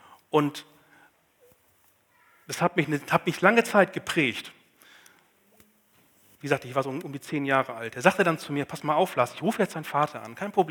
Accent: Northern Germany, Germany; ich komme aus dem Norden und im Norden ist es manchmal nass

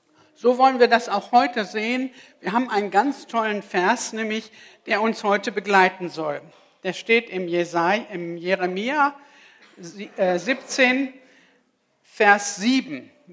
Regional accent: North Rhine-Westphalia, Germany; wir sagen ja hier im Niederrhein oder ich komme aus dem Ruhrgebiet, so schwer von Kapé, ne?

